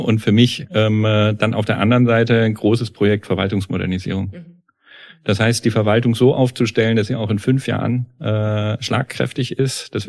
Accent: Hesse, Germany; Ich bin ja im Hessenland aufgewachsen und insofern bin ich eigentlich nur des Hessischen ein bisschen mächtig.

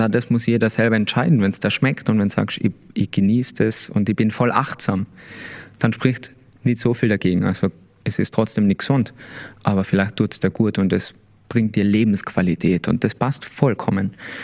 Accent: Tyrol, Austria; als Tiroler

